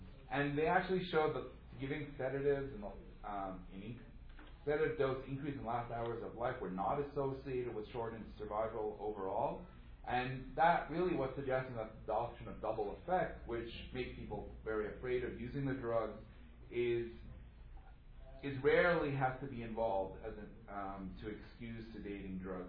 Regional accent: South Africa; So as a South African, I think

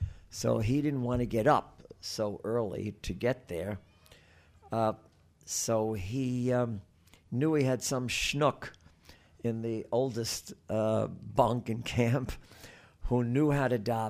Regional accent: New York, United States; I've lived all my life in an area bounded by 96th on the north, 84th on the south. About a three-block piece from Lexington Avenue to Madison Avenue

